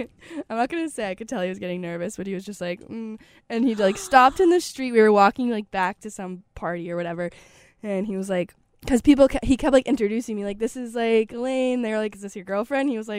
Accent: York, Maine, United States; I'm from York, Maine, and UNH is close to York, Maine.

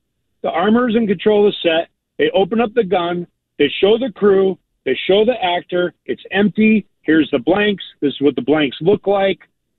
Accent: Worcester, Massachusetts, United States; now in Los Angeles, United States; Yeah, I grew up in Worcester. I've lived out here for about 20 years working in the business.

